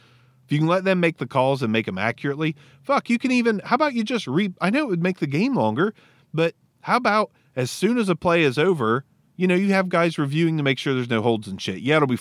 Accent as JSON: {"language": "English", "region": "Ohio", "country": "United States", "said": "I'm from Ohio. I'm 2 hours from Cincinnati."}